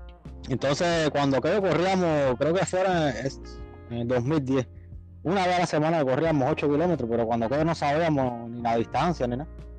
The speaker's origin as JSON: {"language": "Spanish", "region": "Isla de la Juventud", "country": "Cuba", "tie": "born or raised there", "also_born_or_lived": "Matanzas", "said": "Bueno, yo nací en Matanzas, pero me crié aquí en la Isla de la Juventud y vivo aquí desde que tengo un año, creo."}